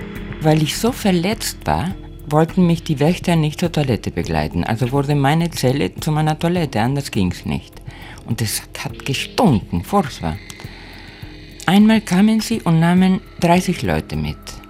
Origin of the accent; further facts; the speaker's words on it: Argentina; German is a second language; ich komme aus Argentinien.